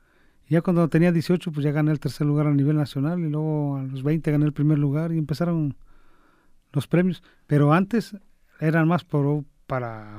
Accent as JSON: {"language": "Spanish", "town": "Santiago Juxtlahuaca", "region": "Oaxaca", "country": "Mexico", "tie": "born or raised there", "said": "Entonces mi pueblo se llama Santiago Juxtlahuaca."}